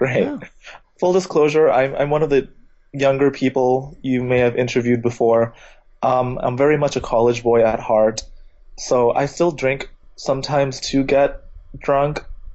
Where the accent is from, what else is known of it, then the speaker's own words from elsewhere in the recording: Midwest, United States; growing up in the American Midwest and in the suburbs and kind of always knowing I had this alternate childhood and background, I think I tended to exoticize Thailand.